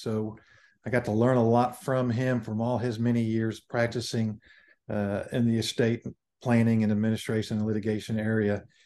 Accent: Dallas, Texas, United States; Well, I'm a longtime Dallasite. I was born and raised in Dallas, and I come from a family of attorneys.

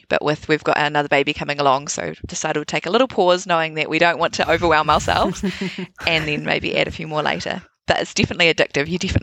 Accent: Auckland, New Zealand; Originally I'm from Auckland, but I've been here for nearly 9 years now and definitely call it home.

